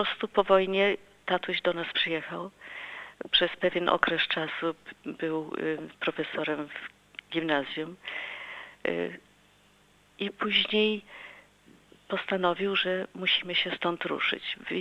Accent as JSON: {"language": "Polish", "country": "Russia", "tie": "born or raised there", "said": "bo ja wyrosłam w Rosji, gdzie nie było żadnych książek, nie było żadnych wtedy ani żadnych telewizji"}